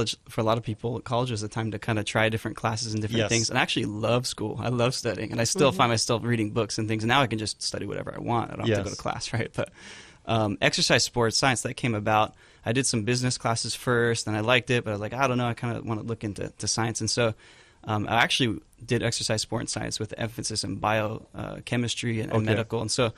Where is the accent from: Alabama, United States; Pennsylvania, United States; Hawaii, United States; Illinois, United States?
Hawaii, United States; Kailua; And then they moved back because they wanted to come back to Hawaii. I grew up in Kailua.